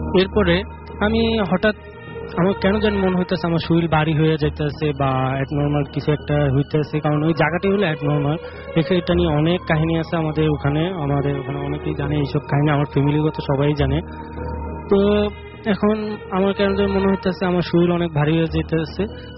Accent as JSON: {"language": "Bangla", "town": "Chandpur", "region": "Chittagong Division", "country": "Bangladesh", "tie": "born or raised there", "lives_now": "Dhaka, Bangladesh", "said": "আমি ঢাকা মিরপুর থেকে আসছি, আমার হোমটাউন হলো চাঁদপুরে। তো আমার ঘটনাটা চাঁদপুরে, আমার দেশের বাড়ি চাঁদপুরে।"}